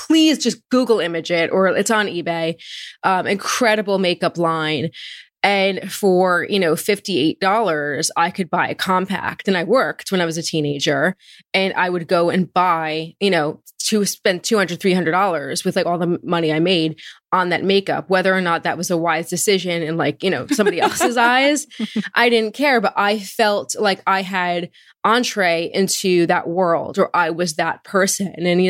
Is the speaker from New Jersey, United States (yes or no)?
yes; Marlborough, New Jersey, United States; I grew up in Marlborough, New Jersey. It's a suburban town in central Jersey.